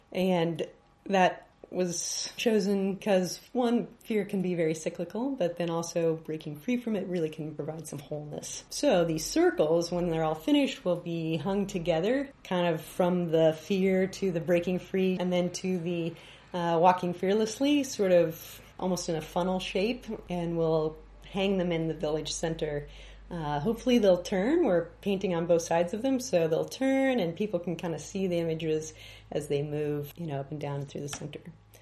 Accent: Kansas City, Missouri, United States; I'm from Kansas City, and I am an artist and an art educator there.

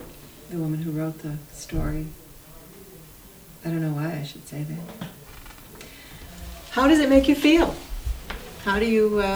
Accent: Moorhead, Minnesota, United States; I was raised in Moorhead, Minnesota, and to me the prairie being like the sea is a very natural kind of a connection.

